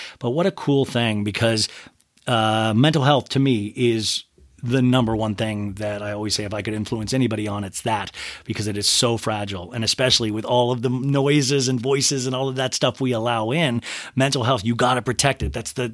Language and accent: English; Kansas, United States; also born or lived in Columbus, Ohio; And we moved to Kansas when I was like 1.5 or something. And I consider myself from Kansas, but I was born in Columbus and know it fairly well.